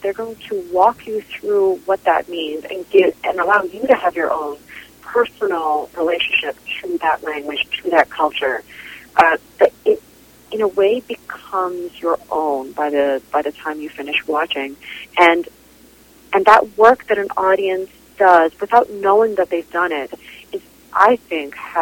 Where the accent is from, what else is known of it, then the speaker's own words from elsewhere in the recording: Port Moody, British Columbia, Canada; Certainly they take place in Port Moody, B.C., where I grew up.